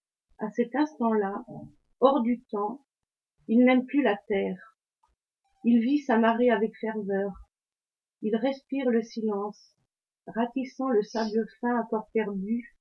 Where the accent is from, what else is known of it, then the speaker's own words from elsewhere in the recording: Pays de la Loire, France; alors que moi-même je suis d'une autre région. Je viens de Loire-Atlantique.